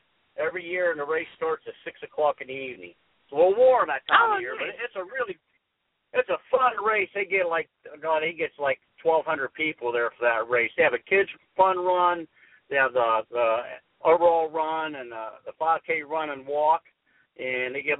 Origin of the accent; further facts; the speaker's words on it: Athens, Ohio, United States; Athens, Ohio, down there by Ohio University.